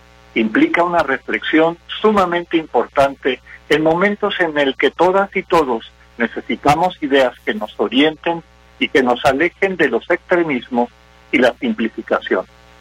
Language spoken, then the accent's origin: Spanish; Mexico; un sentimiento de nación que ahora nos nutre como mexicanas y mexicanos.